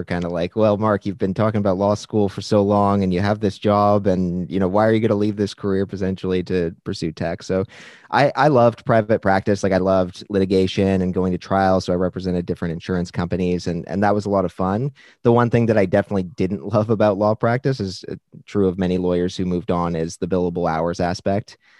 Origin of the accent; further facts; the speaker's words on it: British Columbia, Canada; also born or lived in Newfoundland; So I'm kind of from all over Canada. I was born in Newfoundland, moved to BC pretty young.